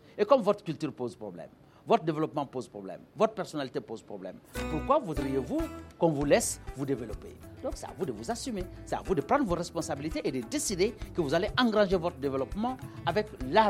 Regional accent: Mali; Il n'est pas obligé de nous accepter parce que nous sommes des Maliens.

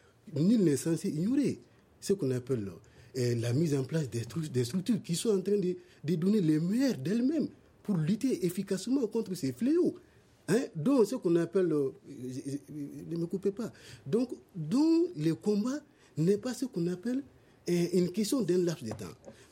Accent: Mali; Nous sommes tous des Maliens

